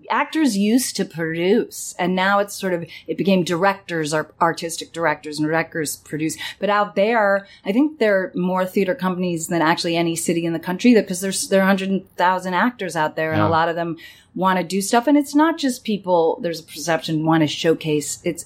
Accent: New York City, New York, United States; now in Los Angeles, United States; Well, I grew up in New York City.

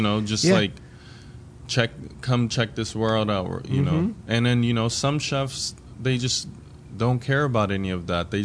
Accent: Côte d’Ivoire; I think it just goes back to just being from the Ivory Coast and just like constantly enjoying fresh, the freshest of the fresh

